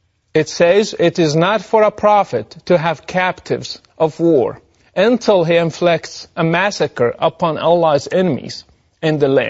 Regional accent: Morocco; I grew up in Morocco, supposedly a moderate country

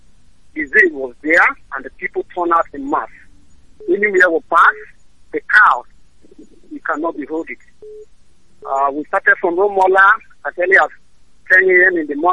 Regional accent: Rivers, Nigeria; I'm from Ikwiri land.

